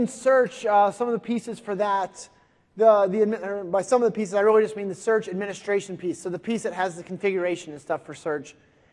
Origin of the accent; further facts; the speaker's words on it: Cincinnati, Ohio, United States; I am from Cincinnati, Ohio.